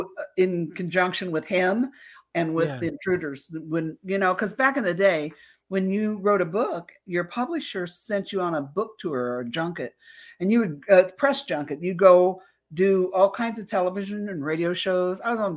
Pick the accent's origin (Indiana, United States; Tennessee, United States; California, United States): Indiana, United States; accent: Hoosier Southern; you could hear my Hoosier Southern accent much more than you can now.